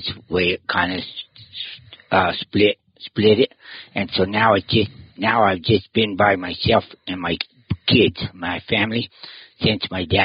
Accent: Benson, Arizona, United States; born there; Yeah. I think I was born in Benson, I'm pretty sure. Some reason in Wilcox, they didn't have it. They weren't delivering babies or something. So they told them they always said that I was born in Benson.

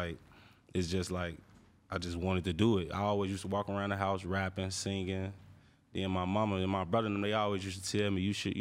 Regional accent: Chicago, Illinois, United States; Well, I grew up in the Inglewood area of Chicago, you feel me?

